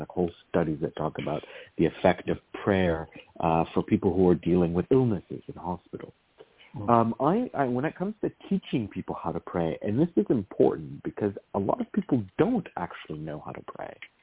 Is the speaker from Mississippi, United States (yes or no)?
no; Virginia, United States; So I grew up in the Virginia